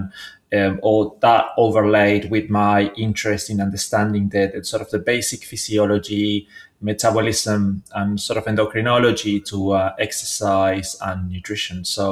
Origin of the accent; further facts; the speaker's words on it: Argentina; also born or lived in Australia; So I'm originally from Argentina, trained as a biologist over there